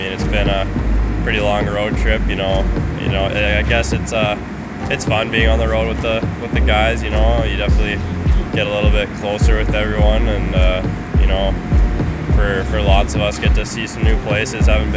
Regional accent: Calgary, Alberta, Canada; If I had second choice, probably be the Flames, just because they're my hometown team.

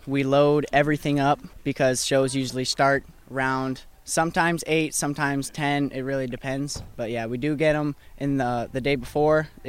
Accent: Grand Park, Illinois, United States; Grand Park, Illinois. Tiny.

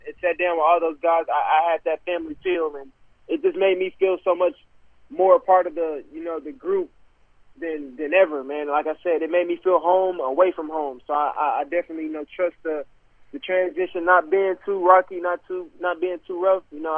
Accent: Arlington, Texas, United States; from my hometown, you know, originally being Arlington, Texas, it's not too far away from Mansfield

